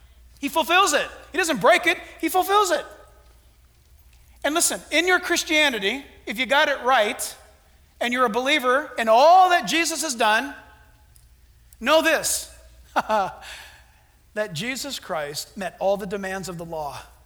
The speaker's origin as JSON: {"language": "English", "town": "Orange County", "region": "California", "country": "United States", "tie": "born or raised there"}